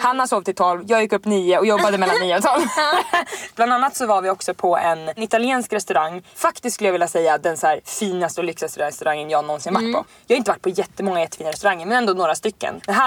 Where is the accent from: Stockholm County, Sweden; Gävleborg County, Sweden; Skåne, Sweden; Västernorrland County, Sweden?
Stockholm County, Sweden; Stockholm; accent: Stockholm; även min dialekt också. Stockholms dialekt.